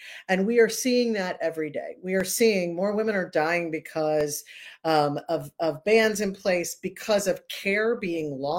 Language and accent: English; North Carolina, United States; I come from North Carolina, and we would normally say bless his heart